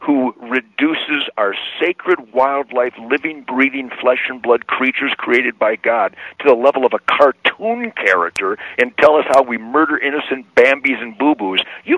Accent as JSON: {"language": "English", "country": "United States", "said": "Are you kidding me? I'm an American, baby."}